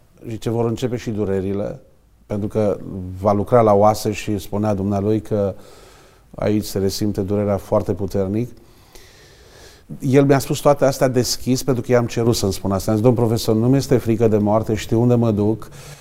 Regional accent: Pitești, Argeș, Romania; Odată că eram din Pitești

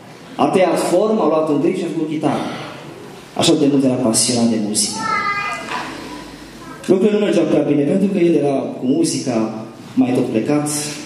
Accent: Transylvania, Romania; now in Bucharest, Romania; Eu vin din România, din București. Nu sunt bucureștean, adică sunt Ardeal, dar de 10 ani de zile Dumnezeu m-a așezat acolo.

